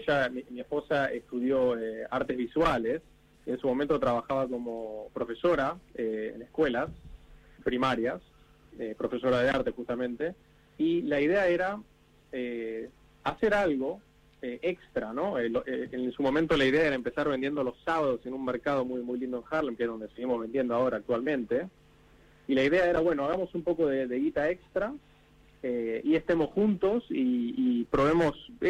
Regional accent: Tigre, Buenos Aires Province, Argentina; now in Netherlands; Yo soy de Tigre.

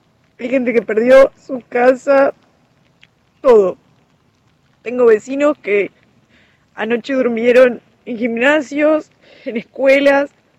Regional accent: Las Golondrinas, Chubut, Argentina; soy de Las Golondrinas, un paraje que queda entre el Bolsón y Lago Puelo

